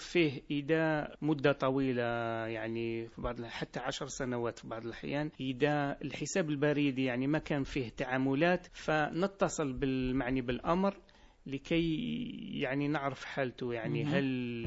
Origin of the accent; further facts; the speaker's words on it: Algeria; وهذه يعني ثقافة جديدة علينا احنا كجزائريين.